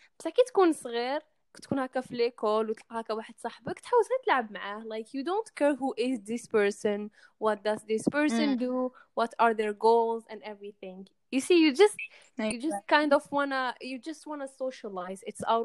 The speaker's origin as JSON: {"language": "English", "town": "Oran", "region": "Oran Province", "country": "Algeria", "second_language": "English", "moved": "as an adult", "lives_now": "Istanbul, Turkey", "said": "من وهران. And I study fashion design in Istanbul, Turkey. And it's been 2 years that I'm away from my home country."}